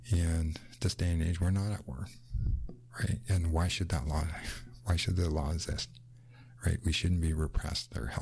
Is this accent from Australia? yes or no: no; Canada